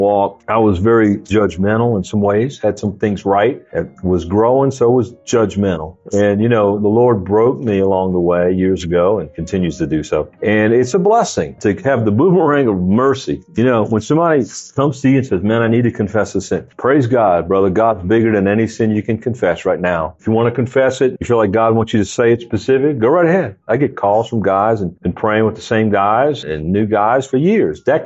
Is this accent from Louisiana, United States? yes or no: yes; New Orleans, Louisiana, United States; I grew up in New Orleans, man. They had those all over the place. Okay, in our neighborhood.